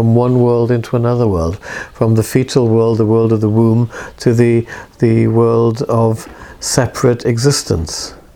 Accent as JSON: {"language": "English", "region": "Wales", "country": "United Kingdom", "said": "Suddenly I'm a Brit, and I'm Welsh. I hate being a Brit. Well, it's being Welsh. I'm fine with being Welsh. I never wanted to be a Brit."}